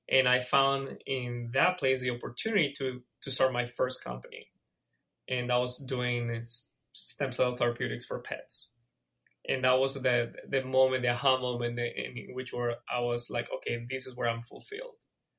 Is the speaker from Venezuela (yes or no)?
yes; Venezuela; Well, I am originally from Venezuela in South America.